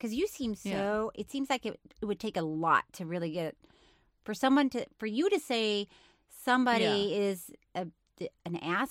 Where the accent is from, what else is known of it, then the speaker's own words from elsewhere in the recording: Tallahassee, Florida, United States; I grew up in Tallahassee, and I went to Florida State for a little bit